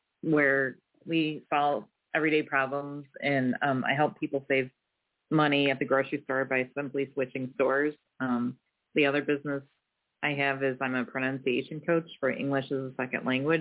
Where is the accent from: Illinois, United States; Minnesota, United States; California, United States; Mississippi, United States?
Illinois, United States; Chicago; I'm from the Chicagoland area, and I'm with Melaleuca.